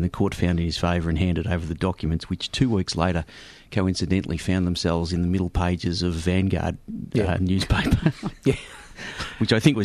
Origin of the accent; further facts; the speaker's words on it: West Footscray, Victoria, Australia; I grew up in West Footscray